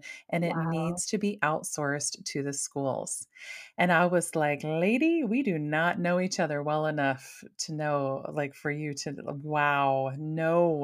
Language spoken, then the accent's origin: English; Maui, Hawaii, United States; I'm from Maui. I assumed everyone did.